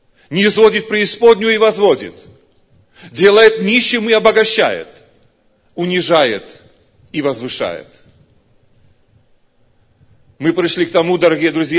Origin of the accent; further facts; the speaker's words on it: Georgia; я из Грузии, я пресвитер церкви.